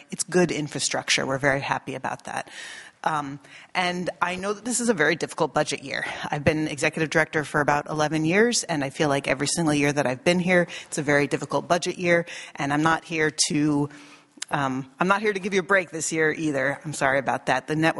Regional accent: Bethel, Alaska, United States; I'm from the Bethel, and I work at the Tundra Women's Coalition.

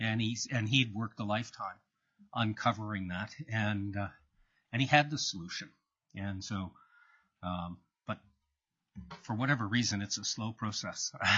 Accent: the American West, United States; also born or lived in Boston / Canada; I was born in Boston, grew up in the American West, ended up working in Canada half of my life.

